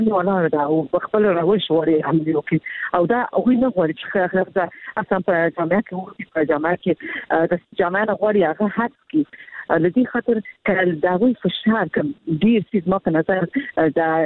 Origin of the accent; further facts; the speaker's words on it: Afghanistan; مونږ خپل افغان یو